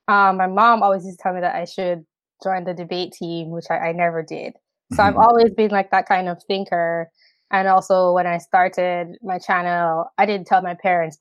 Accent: Jamaica; Growing up in Jamaica was different from here.

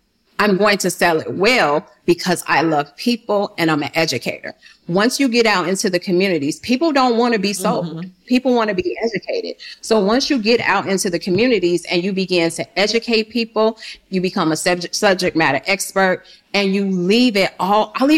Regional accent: Chicago, Illinois, United States; now in Atlanta, United States; I'm originally from Chicago. So we're buying buildings in Chicago

